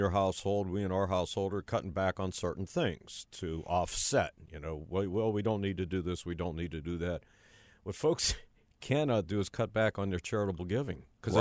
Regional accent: United States; I mean, gosh, I'm an American.

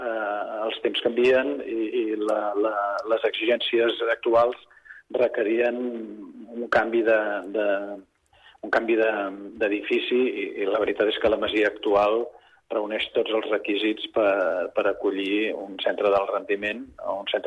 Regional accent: Vic, Catalonia, Spain; jo sóc de Vic, sóc biguetà, sóc català.

